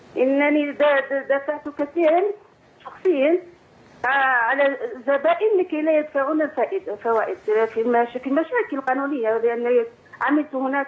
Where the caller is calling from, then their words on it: Algeria; احنا عندنا في الجزائر البنوك كلها بفائده